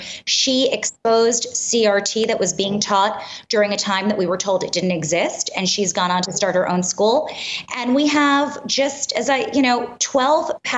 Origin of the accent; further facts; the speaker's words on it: Manhattan, New York, United States; I'm born and raised in Manhattan.